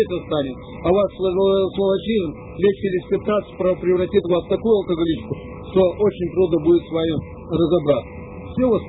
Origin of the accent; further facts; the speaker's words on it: Chelyabinsk, Chelyabinsk Oblast, Russia; Кстати, я родился в Челябинске, в Сороковке, Челябинск город. Приезжаю в родной город